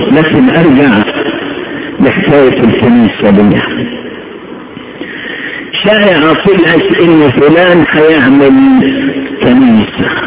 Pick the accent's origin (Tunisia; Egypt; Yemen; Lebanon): Egypt; وأنا ما حبش بلدنا مصر اللي بعتبرها أعم بلاد العالم